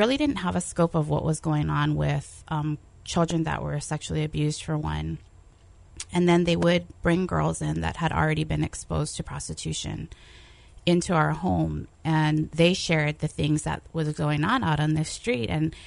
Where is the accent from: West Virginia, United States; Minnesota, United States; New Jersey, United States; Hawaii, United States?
Hawaii, United States; So I was a runaway from Hawaii, and I was able to avoid getting arrested.